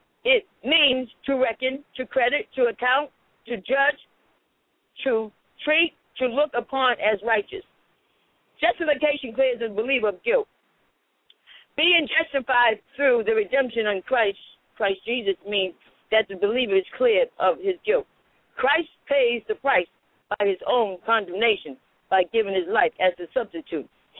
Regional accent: Roxbury, Massachusetts, United States; also born or lived in Dorchester / Mattapan; now in Lynn, United States; I came from Roxbury. I came from Dorchester. I came from Mattapan. I'm in Lynn. I've been down Georgia, and he's still using me.

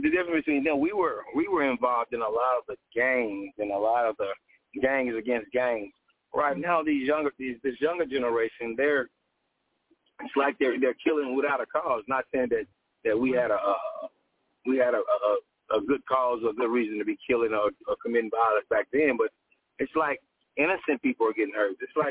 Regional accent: Fort Worth, Texas, United States; I was born and raised in Fort Worth. And as a youth coming up, I was raised up on the South Side.

